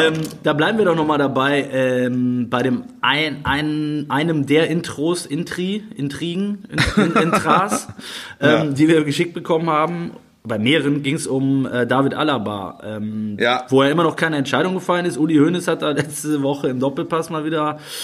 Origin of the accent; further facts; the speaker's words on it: North Rhine-Westphalia, Germany; Ich komme ja da aus der Ecke